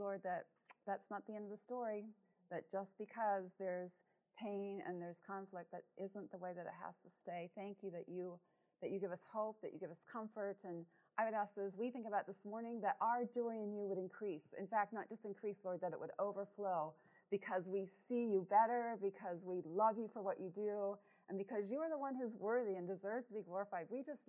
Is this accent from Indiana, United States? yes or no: yes; Lafayette, Indiana, United States; I'm from Lafayette, Indiana, and I've been on our counseling staff there for over 30 years